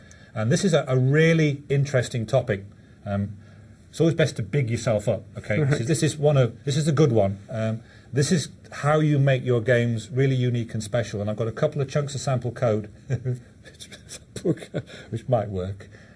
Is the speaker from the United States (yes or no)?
no; England, United Kingdom; It's a bit like being an English footballer. We invent the game, okay? We then send it to the world, and they come back and they beat us at it.